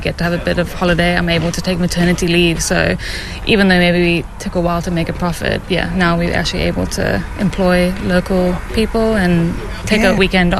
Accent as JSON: {"language": "English", "town": "Cape Town", "region": "Western Cape", "country": "South Africa", "said": "Yeah, I'm from Cape Town."}